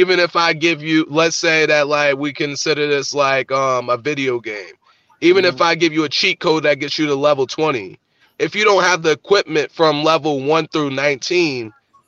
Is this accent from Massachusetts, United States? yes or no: yes; Massachusetts, United States; We're both from Massachusetts.